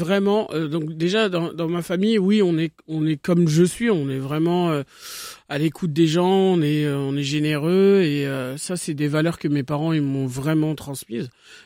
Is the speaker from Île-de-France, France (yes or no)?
yes; Trappes, Île-de-France, France; Quand j'étais petit, déjà j'ai grandi à Trappes. J'ai grandi à Trappes dans le 78.